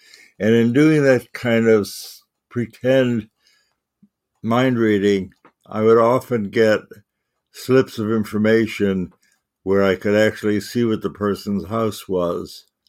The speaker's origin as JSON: {"language": "English", "town": "Chicago", "region": "Illinois", "country": "United States", "tie": "born there", "said": "I was born in Chicago, Illinois, 1934. That shows that I survived 90 years of life in America."}